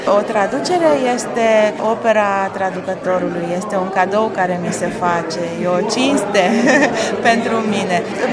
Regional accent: Bucharest, Romania; Eu am copilărit la București, cunosc România

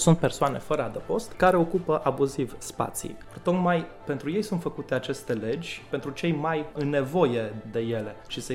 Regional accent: Cluj-Napoca, Cluj County, Romania; De exemplu, eu vin din Cluj

